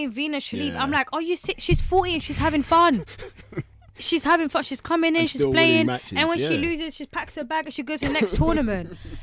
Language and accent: English; United Kingdom; I'm British